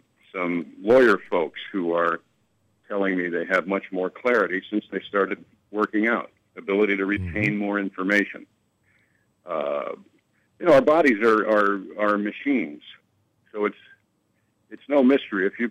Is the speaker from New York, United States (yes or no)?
yes; New York, United States; Soda. I'm from New York. We call it soda.